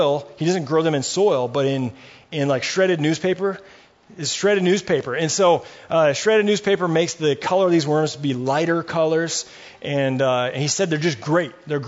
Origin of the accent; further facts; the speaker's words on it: Fremont, Michigan, United States; I grew up in Fremont, Michigan, which is just a little town north of here a ways.